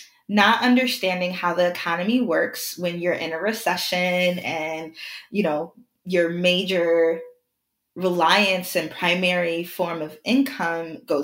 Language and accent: English; Troy, Michigan, United States; I grew up in Troy, Michigan. And so the location matters because I will admit that Troy, Michigan is a very affluent city.